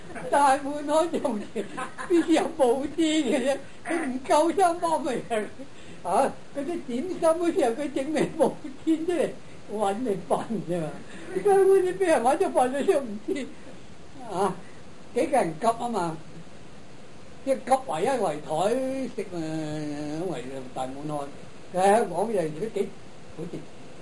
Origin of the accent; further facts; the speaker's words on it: Shunde, Guangdong, China; 我係順德人啦，都喺順德人，